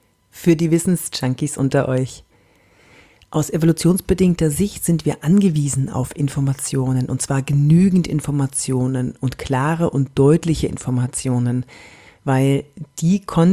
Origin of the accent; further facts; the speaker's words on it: Bavaria, Germany; accent: Franconian; Das Fränkisch zum Beispiel, da wo ich herkomme.